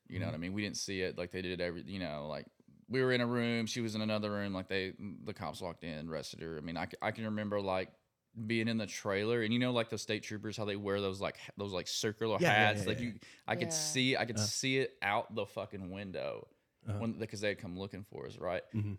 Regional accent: Tennessee, United States; also born or lived in Kentucky; I was born in, well, I was born in Kentucky, uh-huh. And then, but I lived in Tennessee.

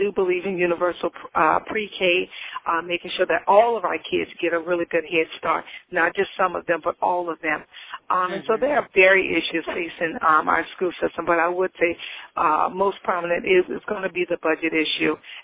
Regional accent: New Orleans, Louisiana, United States; my education growing up in New Orleans, even though we were in the best part of the town. We were in an impoverished community in New Orleans, in the Third Ward community, and so we were low income.

